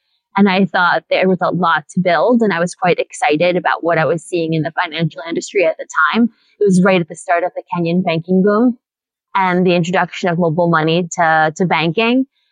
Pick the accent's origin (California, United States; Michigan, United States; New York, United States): New York, United States; Queens; So I'm from New York City. I grew up in Queens, New York, which has more ethnicities than any other county in America.